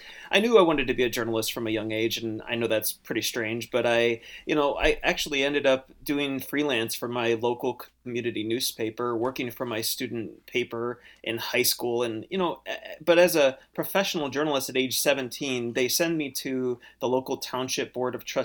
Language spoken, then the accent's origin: English; Michigan, United States; Well, my home state is, you know, it's been a real challenging